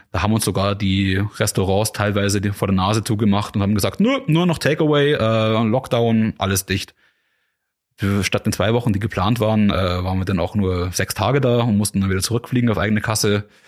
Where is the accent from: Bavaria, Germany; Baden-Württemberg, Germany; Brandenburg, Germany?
Bavaria, Germany; Amberg; meine Heimatstadt und meine Heimatliga